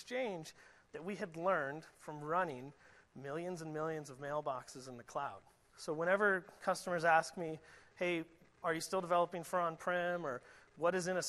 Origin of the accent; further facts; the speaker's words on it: Seattle, Washington, United States; I live in Seattle. I grew up in Seattle.